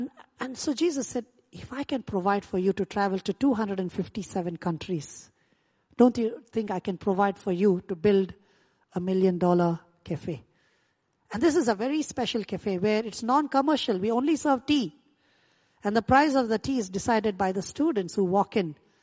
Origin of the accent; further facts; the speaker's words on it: India; I come from India. Anything that is free, we take it seriously.